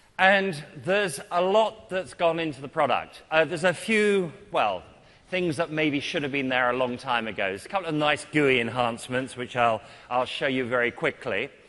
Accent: United Kingdom; you may notice from my accent that I'm not actually from this side of the pond. I'm from the other side of the pond. And so I work out of the UK. That's where I'm based.

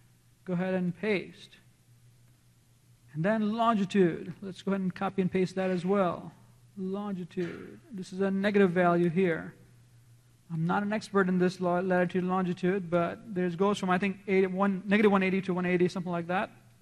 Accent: Chicago, Illinois, United States; I don't know if I mentioned this before, but I'm from Chicago.

